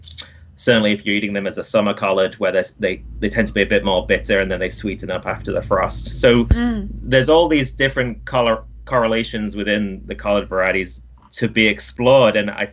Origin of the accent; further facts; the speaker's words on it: United Kingdom; I'm British and we can't grow any of these things in England.